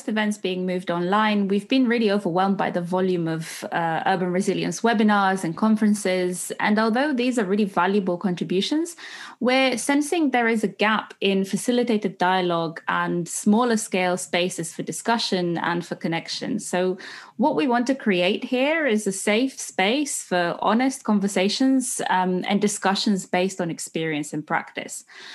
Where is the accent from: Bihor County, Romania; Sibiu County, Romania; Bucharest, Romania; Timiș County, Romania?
Bucharest, Romania; also born or lived in Europe; now in London, United Kingdom; So I'm from Bucharest, Romania, and over the past 12 years, I've been working and living in different cities across Europe. I'm currently based in London.